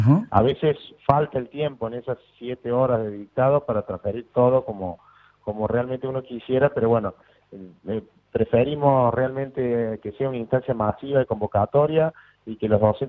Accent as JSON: {"language": "Spanish", "region": "Córdoba", "country": "Argentina", "accent": "Cordobés", "said": "nosotros estamos ubicados en Córdoba, como ya se habrán dado cuenta por mi acento"}